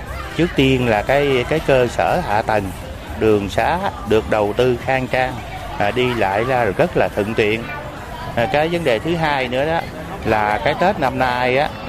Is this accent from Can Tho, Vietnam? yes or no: yes; Cần Thơ, Can Tho, Vietnam; chú đến từ phường An Khánh, quận Ninh Kiều của thành phố Cần Thơ.